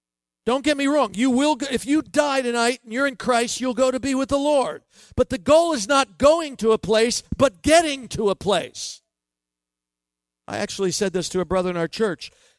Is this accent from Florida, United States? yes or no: yes; Miami, Florida, United States; But I grew up in Miami where they have real delis and where you need a wheelbarrow to take the sandwich to your car.